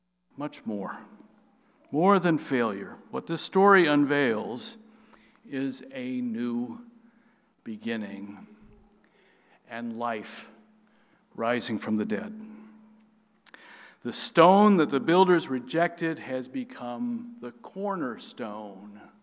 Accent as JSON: {"language": "English", "region": "Nebraska", "country": "United States", "said": "And I come from Nebraska, and we're known as Nebraska Nice."}